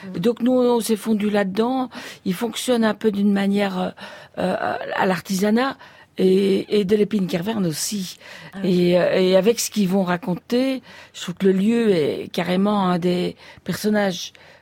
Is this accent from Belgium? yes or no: yes; Belgium; comme on dit chez nous en Belgique.